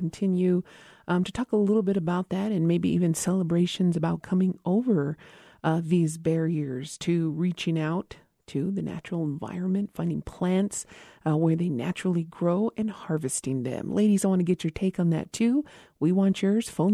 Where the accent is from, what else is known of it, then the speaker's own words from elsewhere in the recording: Isleta Pueblo, New Mexico, United States; from Isleta Pueblo.